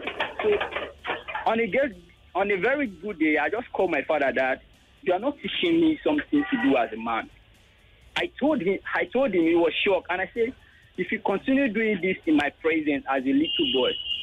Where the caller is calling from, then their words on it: Ajegunle, Lagos, Nigeria; I'm calling from Ajegunle.